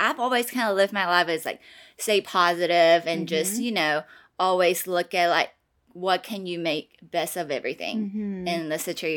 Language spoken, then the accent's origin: English; Taiwan; also born or lived in Portland, United States; So I grew up in Taiwan